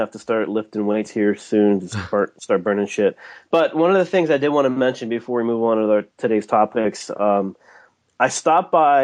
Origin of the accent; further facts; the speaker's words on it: United States; I grew up on the Eastern Shore